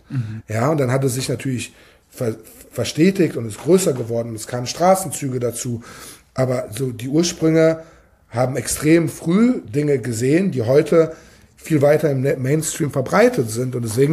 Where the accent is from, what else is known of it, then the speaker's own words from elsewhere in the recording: West Germany, Germany; ich bin kein Ostdeutscher, ich bin in Westdeutschland aufgewachsen, aber habe zumindest tatsächlich diese Vergangenheit oder diese Wurzeln als Pole, die mich natürlich sowohl nach Ostdeutschland als auch nach Polen geführt haben.